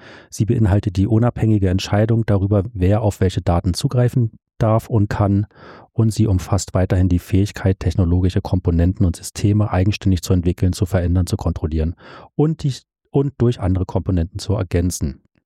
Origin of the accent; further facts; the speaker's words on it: Zurich, Switzerland; Also ich bin ja aus Zürich.